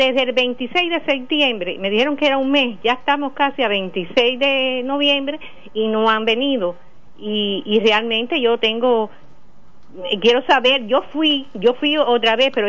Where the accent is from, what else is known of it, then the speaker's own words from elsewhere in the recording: Cienfuegos, Cuba; porque yo soy de aquí de Cienfuegos